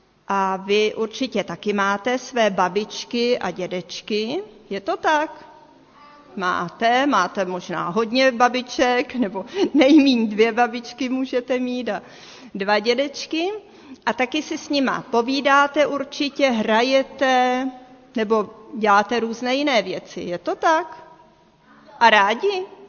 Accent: Moravia, Czechia; Narodila jsem se na Moravě. V takové vesničce, v Beskydech. A měli jsme dům a měli jsme hospodářství.

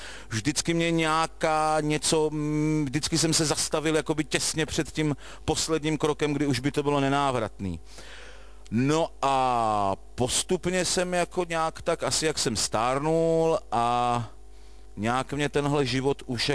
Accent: Olomouc, Olomouc Region, Czechia; born there; narodil jsem se v minulém století, v Olomouci, jak jste jistě slyšeli, a podotýkám sice do nevěřící, ale do nádherné, šťastné rodiny

